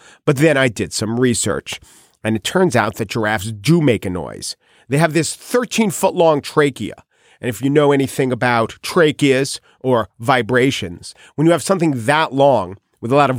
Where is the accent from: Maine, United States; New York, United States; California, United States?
New York, United States; I am from Long Island, which is the Puerto Rico of just off the coast of New York.